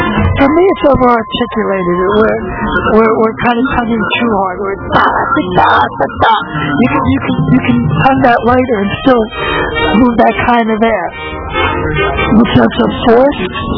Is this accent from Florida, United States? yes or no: yes; Kissimmee, Florida, United States; I'm from Kissimmee, Florida.